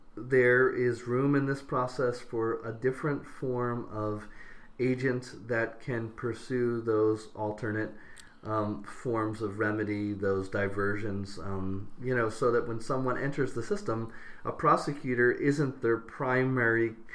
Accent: Philadelphia, Pennsylvania, United States; a municipality that seems to be doing a little better at this is my hometown, Philadelphia

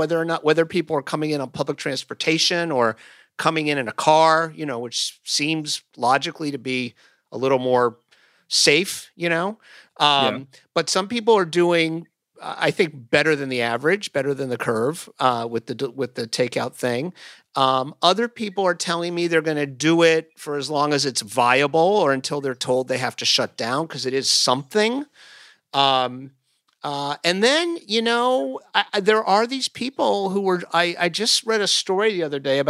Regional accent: Florida, United States; I grew up in Florida and I've been watching my home state with horror during the spring break down there.

